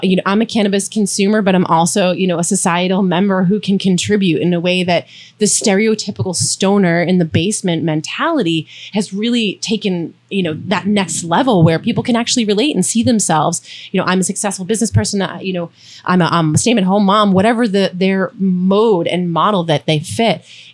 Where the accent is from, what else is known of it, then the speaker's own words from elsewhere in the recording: Massachusetts, United States; I'm from the South Shore, so I'm an ocean level girl, right?